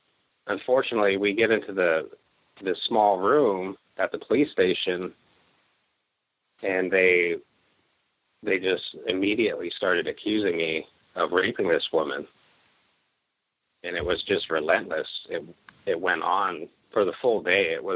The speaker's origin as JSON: {"language": "English", "town": "Great Falls", "region": "Montana", "country": "United States", "tie": "born or raised there", "lives_now": "Yakima, United States", "said": "I was born and raised in Great Falls, Montana, and most of my childhood was spent there. I moved to Washington State to live with my father in around 1984, 1985, and started going to school here, and I've lived in Yakima ever since then"}